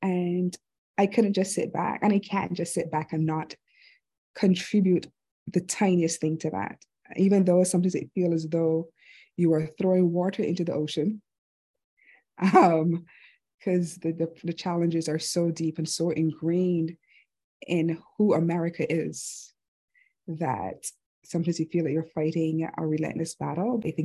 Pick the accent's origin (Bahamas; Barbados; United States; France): Barbados; my immigrant background. I am nothing without my culture. I'm from Barbados.